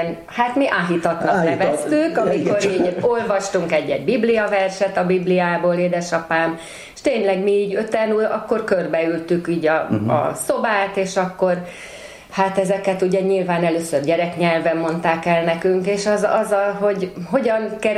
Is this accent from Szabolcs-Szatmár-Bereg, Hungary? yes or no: no; Fejér, Hungary; Egy kicsi településen nőttem fel, egy ilyen 2-2,5 ezres Fejér megyei faluba, ahol még 4 nagyobb testvérem volt.